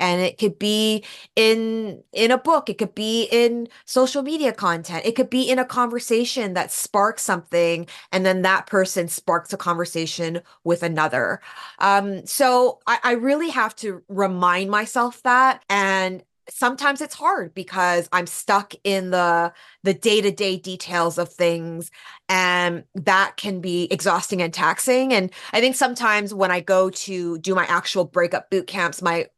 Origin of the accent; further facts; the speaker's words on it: Vancouver, British Columbia, Canada; also born or lived in New York; And yeah, I moved back here to my hometown of Vancouver and it's been great.